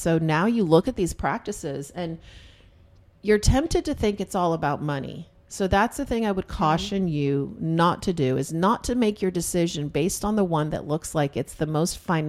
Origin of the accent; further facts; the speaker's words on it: West Palm Beach, Florida, United States; also born or lived in Boston / Tallahassee; so we're from West Palm Beach.